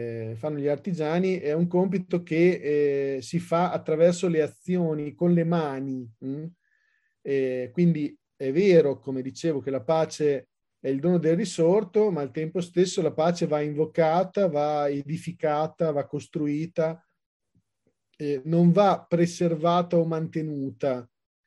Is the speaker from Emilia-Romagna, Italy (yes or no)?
yes; Modena, Emilia-Romagna, Italy; io sono particolarmente legato a Pontremoli perché sono di Modena